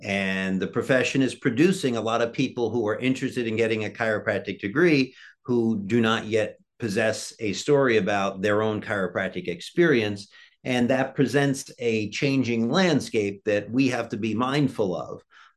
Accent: Hoboken, New Jersey, United States; born there; No, I was born in Hoboken, New Jersey.

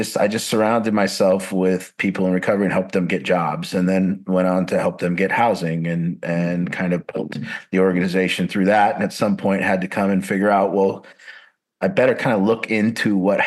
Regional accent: Seattle, Washington, United States; Yeah, I'm from the Seattle King County area.

